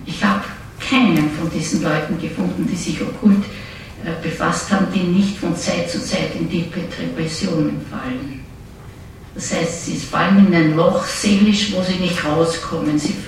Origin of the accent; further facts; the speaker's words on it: Vienna, Austria; accent: Viennese; Ich rede wienerisch auch, nicht?